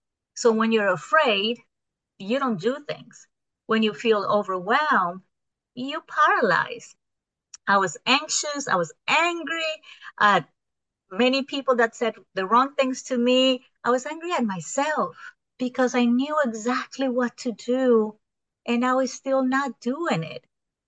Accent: Colombia; English is a second language; I actually I'm from Colombia originally, but I live about 3 or 4 months of my year in the U.S., and then I travel the whole world the rest of the year.

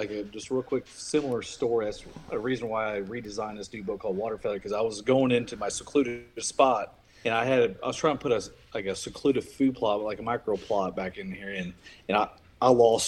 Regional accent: Indiana, United States; I'm from Southwest Indiana, and I'm a big deer hunter.

